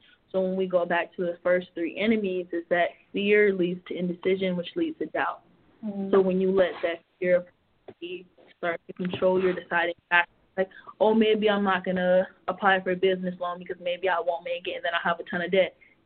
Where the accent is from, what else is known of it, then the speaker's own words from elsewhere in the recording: Miami, Florida, United States; You're from Florida, Florida. I'm from Miami. City girls.